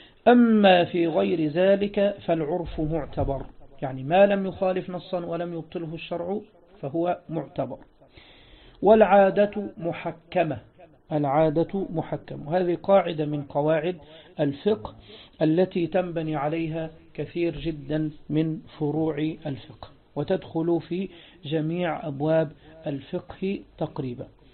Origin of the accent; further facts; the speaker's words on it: Egypt; يعني عندنا في مصر مثلا يسمون المهر هو القائمة